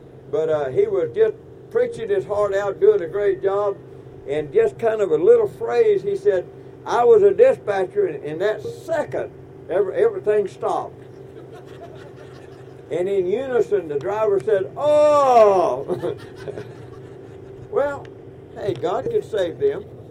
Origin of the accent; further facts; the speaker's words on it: Georgia, United States; I'm from South Georgia. We didn't talk like that.